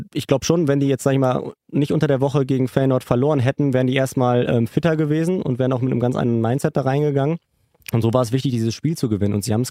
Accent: Bremen, Germany; vor allen Dingen in Dortmund als Bremer.

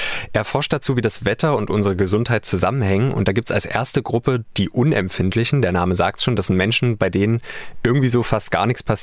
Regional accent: Halle, Saxony-Anhalt, Germany; in einem Video aus meiner Heimatstadt Halle in Sachsen-Anhalt.

